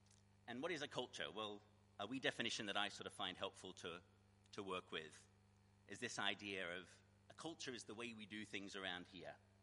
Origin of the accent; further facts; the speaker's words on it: Australia; moved away; Of course, I'm not from here originally. Been here 20 years, so this is my new home, but originally I grew up in Australia.